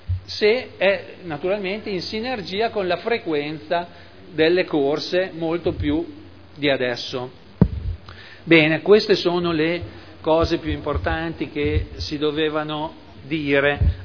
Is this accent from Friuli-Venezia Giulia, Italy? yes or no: no; Modena, Emilia-Romagna, Italy; Io sono di Modena, ho la fortuna di andare sempre in bicicletta